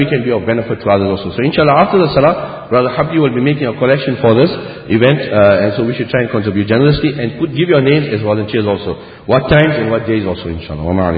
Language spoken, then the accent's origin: English; South Africa; We come from South Africa, you think our, you know, we live in, like they say, some people are, oh, in Africa, you see the animals running around in the street, South Africa?